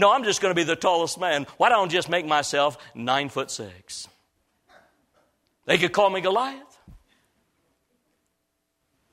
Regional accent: Illinois, United States; not very far from where I was raised up in Illinois, just a few miles south of there

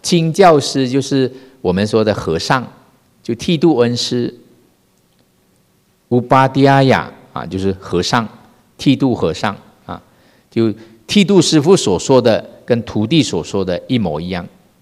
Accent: Malaysia; now in Taiwan; 因为我自己是从马来西亚来的嘛，我没有来台湾之前呢，我就看了导师的书了

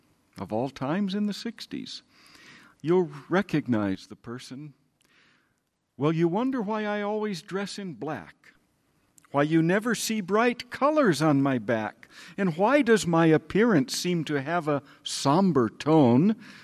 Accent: United States; I'm from the United States, and they have mass shootings, and when I was a little boy, they didn't have them.

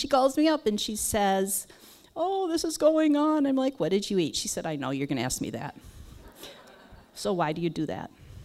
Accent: Minneapolis, Minnesota, United States; I grew up in Minneapolis. That's right. And even though I had a house with a little tiny plot, I was always in the dirt.

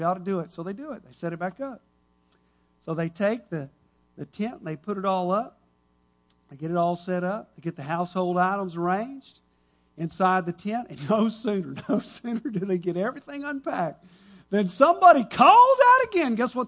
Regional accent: United States; I'm an American, right? Home of the free or the brave.

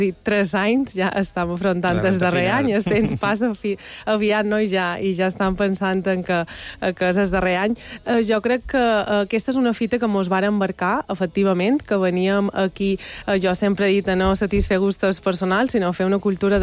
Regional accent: Balearic Islands, Spain; Com a mallorquins també, la nostra cultura, la nostra tradició, les nostres arrels.

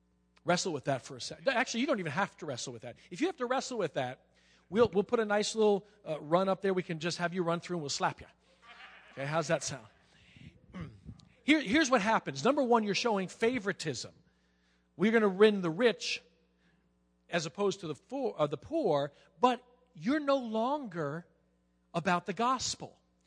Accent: Staten Island, New York, United States; So I grew up in Staten Island, and I got friends.

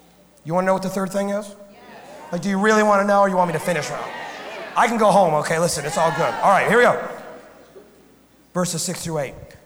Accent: Ohio, United States; I grew up in the Midwest in Ohio, and there is a theme park named Cedar Point.

